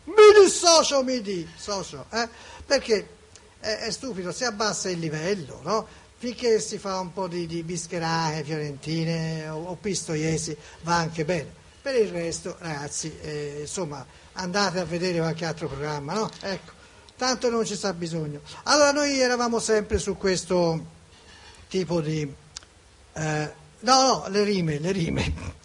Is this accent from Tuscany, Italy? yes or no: yes; Florence, Tuscany, Italy; siamo fiorentini, siamo nel vernacolo